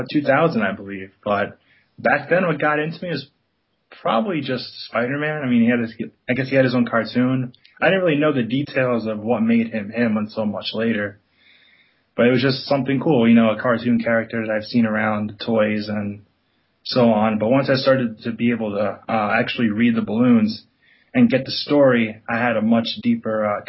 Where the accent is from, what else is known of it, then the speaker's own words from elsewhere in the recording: Brooklyn, New York, United States; I grew up reading them in Brooklyn.